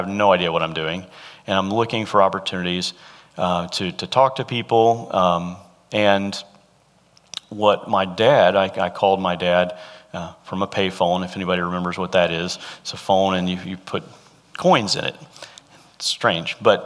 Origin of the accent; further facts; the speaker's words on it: the South, United States; but we're growing up in the South, that name is pretty common.